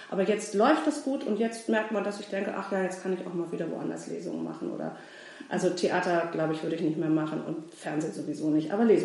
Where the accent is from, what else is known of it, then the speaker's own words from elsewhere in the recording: Hanover, Lower Saxony, Germany; born there; now in Horneburg, Germany; Also ich bin gebürtige Hannoveranerin